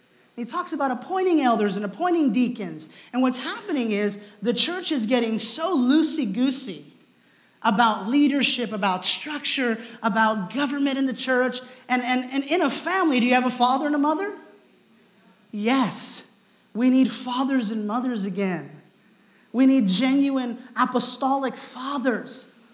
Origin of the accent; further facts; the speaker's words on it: Oregon, United States; Listen, I'm from Oregon.